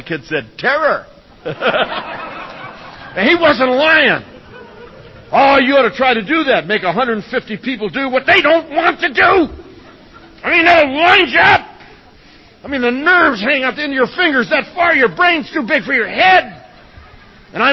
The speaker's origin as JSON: {"language": "English", "town": "Oceanside", "region": "California", "country": "United States", "said": "where are you from? God, I was grateful to be spoken to. I said, Oceanside."}